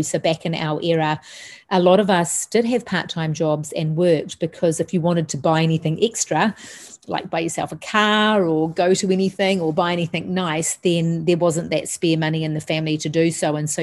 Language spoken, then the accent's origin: English; Auckland, New Zealand; So I grew up in Pakeranga in Auckland, and I'm one of three.